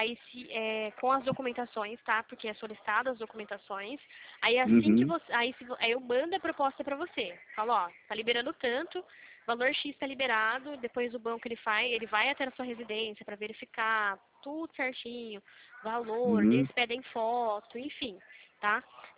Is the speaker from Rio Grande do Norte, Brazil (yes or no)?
no; São Paulo, Brazil; eu trabalho aqui em São Paulo. Sou de São Paulo.